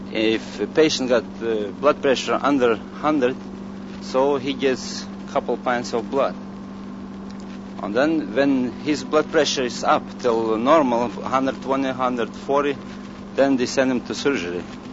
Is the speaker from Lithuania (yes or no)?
yes; Lithuania; moved away as an adult; In 1943, when I was drafted in German army.